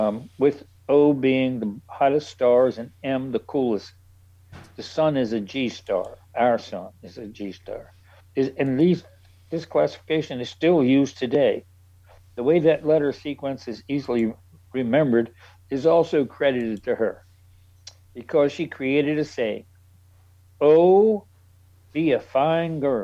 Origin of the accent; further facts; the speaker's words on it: Baltimore, Maryland, United States; I grew up in Baltimore, Maryland. And that's considered being in the South by many people.